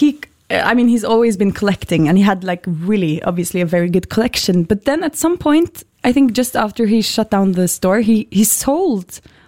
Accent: Oslo, Norway; also born or lived in Berlin, Germany; now in Bergen, Norway; I'm from Oslo, mm-hmm. Yes. And I've been in Berlin for 7 years.

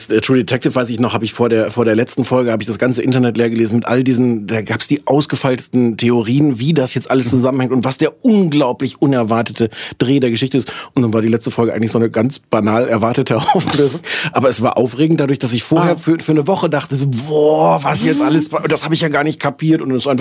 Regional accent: Osnabrück, Lower Saxony, Germany; Osnabrück, ich komme aus Osnabrück, falls das jetzt gerade nicht klar geworden ist.

